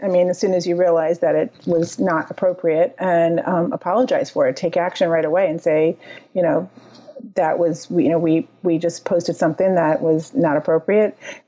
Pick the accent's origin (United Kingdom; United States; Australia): United States; Orlando, Florida; And I felt like I could put myself in the situation of Orlando because I'm from Orlando